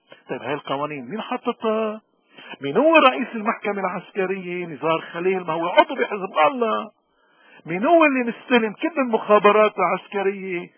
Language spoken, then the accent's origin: Arabic; Lebanon; نحن كمواطنين لبنانيين بدنا نعرف قيمة وطننا